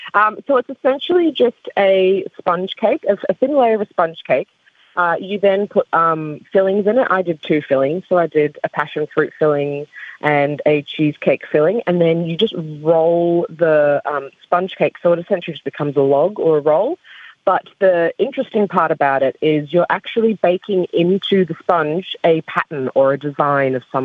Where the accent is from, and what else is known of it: Solomon Islands